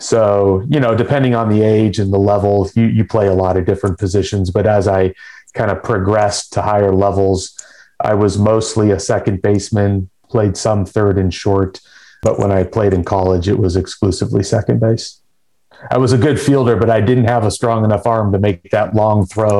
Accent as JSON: {"language": "English", "town": "Portland", "region": "Oregon", "country": "United States", "tie": "born or raised there", "said": "Interestingly enough, I currently live three blocks from the house I grew up in."}